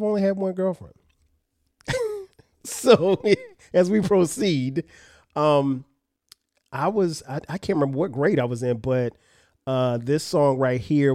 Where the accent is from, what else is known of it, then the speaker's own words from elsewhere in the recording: Florence, South Carolina, United States; In my hometown of Florence, South Carolina, they used to play a lot of songs on what we call the Quiet Storm.